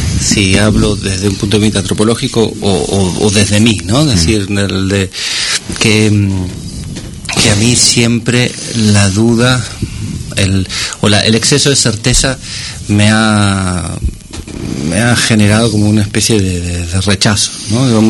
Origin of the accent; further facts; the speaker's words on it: Argentina; Porque de donde vengo, más allá de que sea que es una cultura muy muy mezclada, porque siempre se dice que los argentinos venimos de los barcos